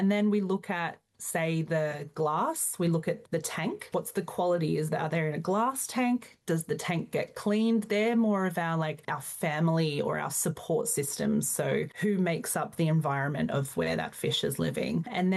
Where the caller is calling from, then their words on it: New South Wales, Australia; Yeah, I'm talking from Darkanyang country on the Central Coast in New South Wales.